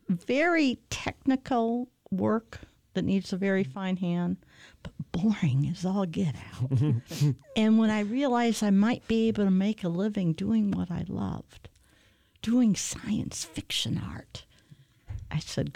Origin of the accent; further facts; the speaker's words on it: Michigan, United States; Growing up in Michigan, I didn't have a chance to get the kind of education you might have in New York or someplace like that.